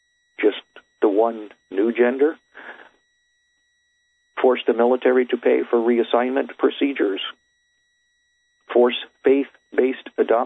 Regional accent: Canada; as a Canadian, we don't get that too much to a degree

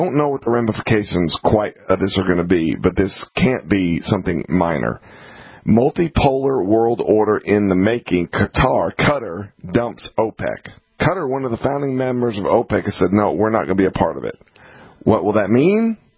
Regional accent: Atlanta, Georgia, United States; In Atlanta, I grew up in Atlanta, and early morning earthquake jolt Atlanta. Now, we never have earthquakes in Atlanta.

